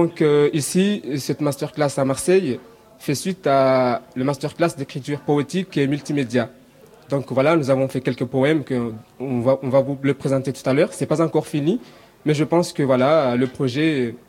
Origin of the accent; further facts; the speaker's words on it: Comoros; now in Mayotte; Voilà, je suis comorien d'origine, mais je fréquente, je suis au centre universitaire de Mayotte, je suis en 3e année de géographie.